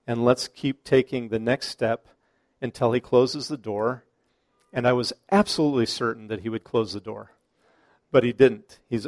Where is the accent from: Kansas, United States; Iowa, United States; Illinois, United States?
Kansas, United States; Recently, I went home to my home state, which is Kansas, and I took Sue to the spot.